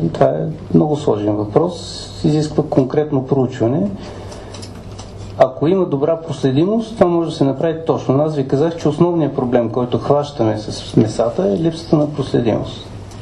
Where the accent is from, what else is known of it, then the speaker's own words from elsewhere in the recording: Plovdiv, Plovdiv Province, Bulgaria; тъй като съм от Пловдив, доста хора ме познават там